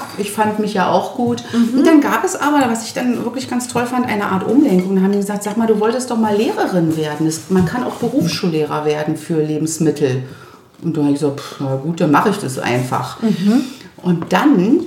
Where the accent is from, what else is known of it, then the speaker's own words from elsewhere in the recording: Kleinmachnow, Brandenburg, Germany; now in Berlin, Germany; ich komme aus Kleinmachnow, deswegen bin ich ja auch so mit Berlin auch ein bisschen oder der Umgebung verwurzelt.